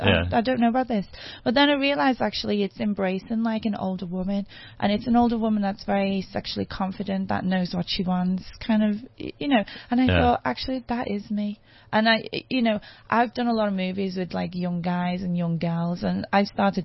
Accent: Liverpool, North West England, United Kingdom; because I'm from Liverpool, and a lot of people from Liverpool originated from Ireland

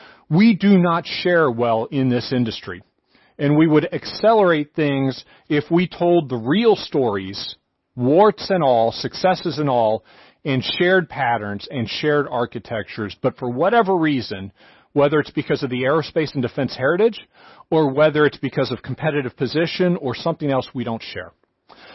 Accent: United States; they were free to say this to me because I'm an American.

